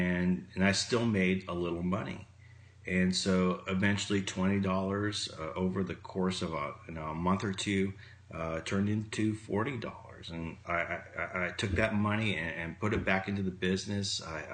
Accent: Texas, United States; moved away as an adult; also born or lived in Canada; I'm an American citizen. I grew up in Texas, but for the last 7 years, I was in Canada for a job, and that just came to an end. And so I moved my whole store from Canada to the United States.

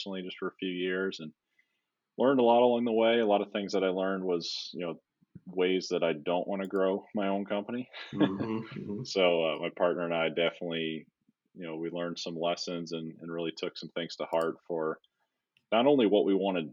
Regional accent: Wisconsin, United States; I grew up in Wisconsin, so I had to find something to do for the dreary 6 months of winter that we were faced with just about every year.

